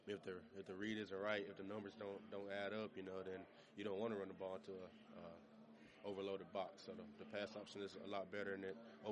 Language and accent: English; Georgia, United States; Yeah, man, we're both from Georgia and both cousins, but for the most part, he was in Atlanta and I was in my hometown.